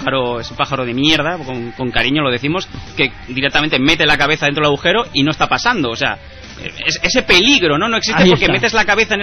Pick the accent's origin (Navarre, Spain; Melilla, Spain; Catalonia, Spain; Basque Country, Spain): Catalonia, Spain; Sitges; yo vengo de Sitges